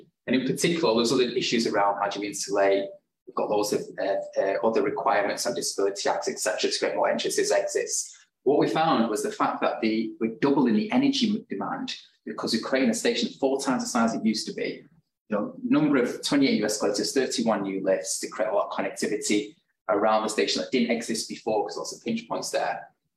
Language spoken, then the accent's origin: English; Manchester, North West England, United Kingdom; So I'm born and bred in Mancunian, stayed here on life, not traveled elsewhere in other projects.